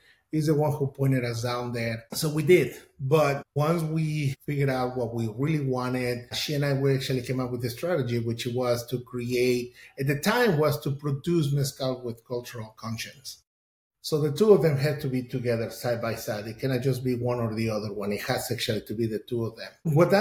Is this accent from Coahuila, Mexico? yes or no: no; Mexico City, Mexico; now in Illinois, United States; I'm from Mexico City. I live now in Illinois. My mom and dad both are indigenous of the land in Mexico. My dad is Purépecha. My mom is Otomi.